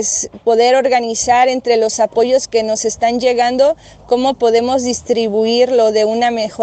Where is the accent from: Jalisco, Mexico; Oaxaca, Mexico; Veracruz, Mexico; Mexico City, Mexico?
Oaxaca, Mexico; Ixtaltepec; pues nunca en Ixtaltepec, en que es mi pueblo, pues había vivido una experiencia de este tipo.